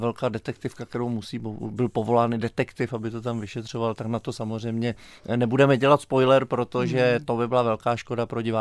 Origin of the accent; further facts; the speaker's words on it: Havířov, Moravian-Silesian Region, Czechia; já k němu mám trochu blíž, protože jsem původně z Havířova.